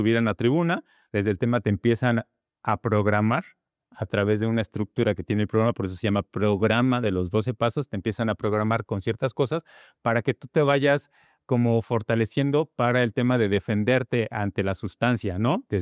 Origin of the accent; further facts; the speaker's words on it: Toluca, State of Mexico, Mexico; now in Cuernavaca, Mexico; Cuando yo llego a Cuernavaca, porque yo soy de Toluca y me traen a Cuernavaca